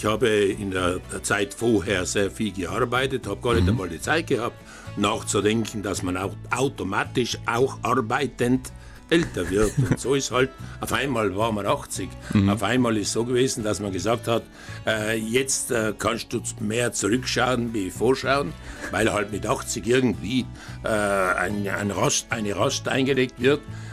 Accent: Pfalzen, Trentino-Alto Adige, Italy; Ehrenbürger zum Beispiel in meiner Heimatgemeinde Pfalzen

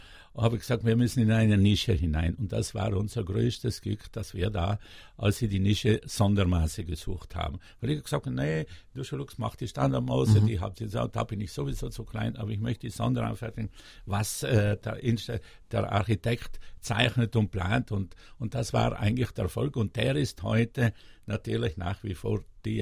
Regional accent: Trentino-Alto Adige, Italy; Für Südtirol bedeutet mir sehr viel, ist meine Heimat.

